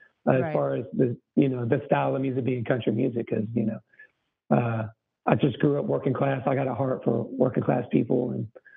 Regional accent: Texas, United States; So, I grew up in Texas to two very musical parents.

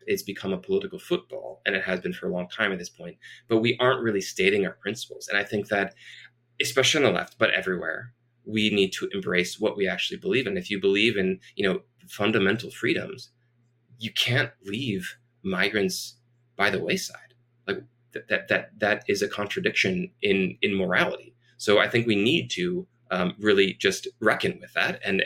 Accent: Ohio, United States; this is, where I grew up in Ohio, we saw 500,000 manufacturing jobs lost in a short period of time.

